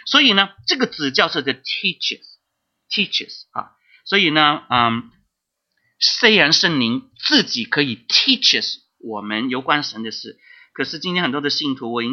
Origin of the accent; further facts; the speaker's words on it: China; 我们中国人说知人口脸不知心